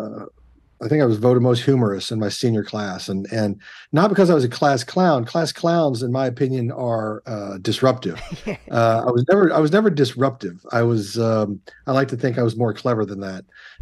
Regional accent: Midwest, United States; And then, being a Midwesterner, you go to college, you got to get a job.

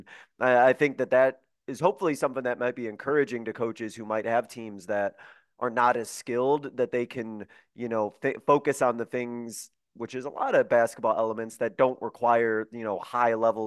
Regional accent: Illinois, United States; now in Arizona, United States; I grew up in Illinois and I think of the way that the game was played

